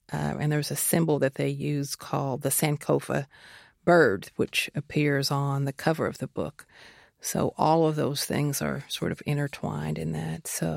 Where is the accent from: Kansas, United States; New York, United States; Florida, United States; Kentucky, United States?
Kentucky, United States; accent: twang; Eastern Kentucky University, Eastern Kentucky, but people were making fun of my accent, that it was still sort of an anomaly to be African-American and have such a strong twang.